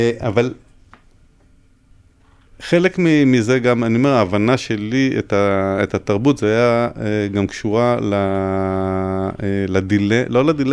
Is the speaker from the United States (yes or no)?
no; Ra'anana, Center District, Israel; בתור ילד שגדל ברעננה, ומבחינתי הייתי אוכל קודם כל בבית